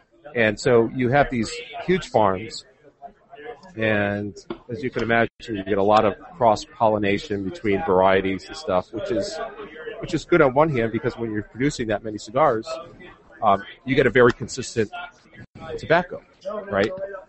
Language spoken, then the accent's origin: English; New York, United States; You know, I'm from New York, and there's a lot of Dominicans in New York.